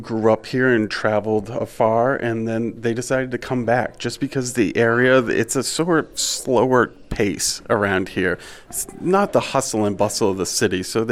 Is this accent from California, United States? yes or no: no; Littleton, New Hampshire, United States; now in Bethlehem, United States; Yes, born and raised in Littleton, New Hampshire, and I just moved the next town over to Bethlehem and bought a house